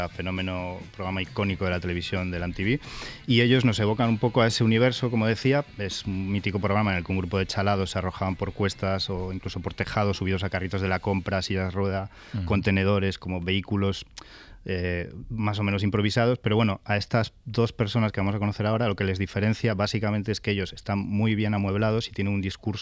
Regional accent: A Coruña, Galicia, Spain; Va a ser porque soy de Coruña, sí

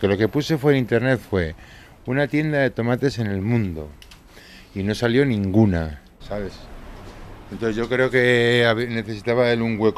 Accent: Navarre, Spain; como soy de Navarra y somos bastante tradicionales

